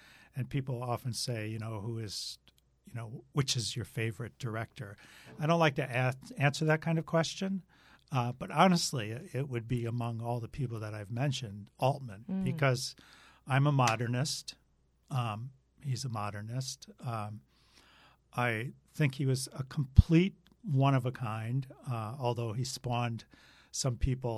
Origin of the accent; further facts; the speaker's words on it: Madison, Wisconsin, United States; I'm from Madison, which doesn't quite count because it's a little bubble in the Midwest.